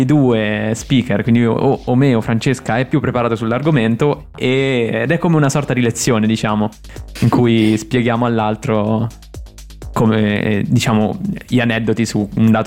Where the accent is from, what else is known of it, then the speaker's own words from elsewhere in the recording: Perugia, Umbria, Italy; Io sono di Perugia, quindi ci abbiamo tenuto a farla dialettale.